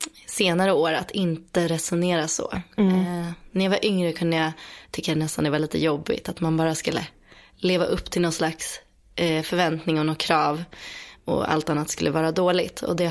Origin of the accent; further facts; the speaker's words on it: Stockholm, Stockholm County, Sweden; Jag är född och uppvuxen utanför Stockholm. Mm. Eller i en söderförort som heter Skarpnäck. Och nu för tiden bor jag i Hökarängen, ett stenkast bort.